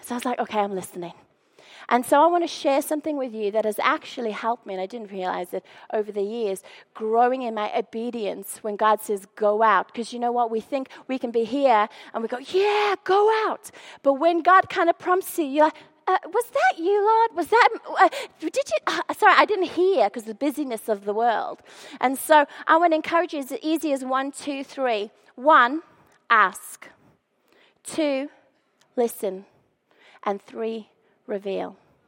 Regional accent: South Africa; because I'm South African

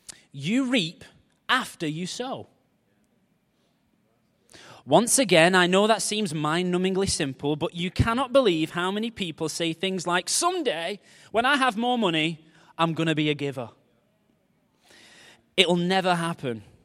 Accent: Wigan, North West England, United Kingdom; I am from Wigan, by the way, so don't stone me.

